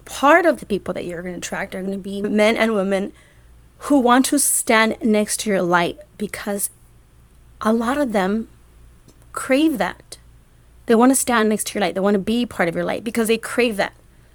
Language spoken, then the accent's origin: English; United States; I'm ashamed to say that I'm an American right now.